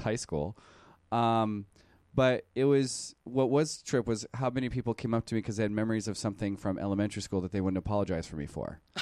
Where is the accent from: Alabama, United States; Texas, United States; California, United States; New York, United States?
California, United States; Anaheim; I came from Anaheim, which kind of could be a fat city